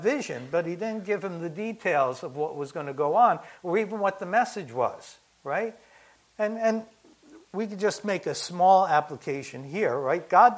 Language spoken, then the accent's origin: English; Brooklyn, New York, United States; I was in New York, and I was born and raised in Brooklyn.